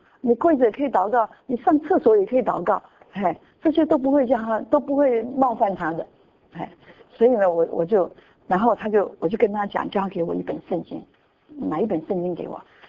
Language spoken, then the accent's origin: Chinese; Taiwan; 我们台湾人呢都是拜菩萨的嘛。从小就拜菩萨